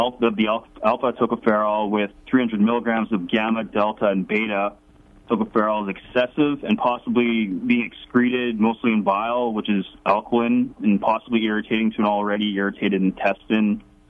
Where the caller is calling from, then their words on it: Kansas City, United States; Hi, I'm from Kansas City.